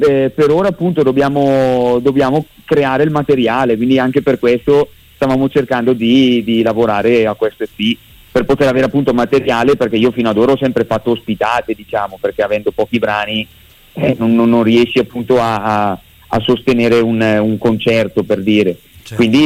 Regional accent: Bergamo, Lombardy, Italy; accent: Bergamasque; si sente dall'accento che sono bergamasco, quindi essendo di Bergamo

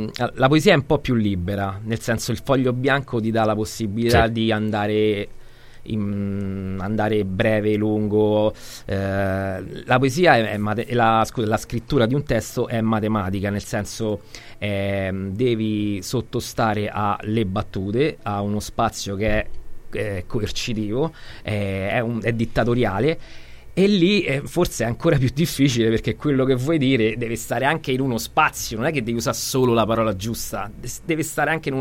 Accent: Rome, Lazio, Italy; siamo romani.

